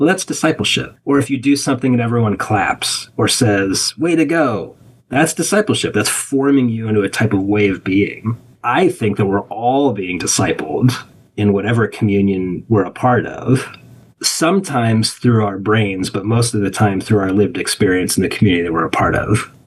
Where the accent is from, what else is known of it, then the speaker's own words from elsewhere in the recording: United States; especially as an American who's constantly under the influence of production and productivity and entrepreneurialism